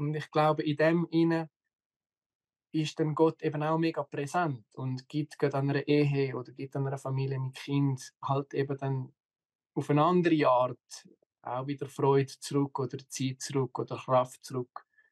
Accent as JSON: {"language": "German", "country": "Switzerland", "said": "was nicht immer einfach ist, ist gerade als Schweizer. Oder als Schweizer wirst du trainiert, 18 Jahre zum unabhängig sein."}